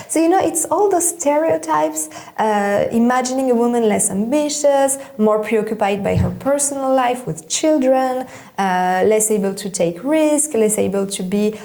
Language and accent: English; Switzerland; so I grew up in Switzerland, right?